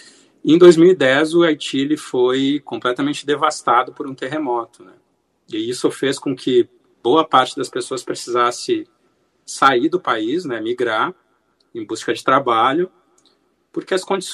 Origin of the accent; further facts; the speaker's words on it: Porto Alegre, Rio Grande do Sul, Brazil; moved away as an adult; now in Chapecó, Brazil; Eu sou de Porto Alegre, vivi até os 24 anos em Porto Alegre, e em 2004 eu vim para Chapecó, né?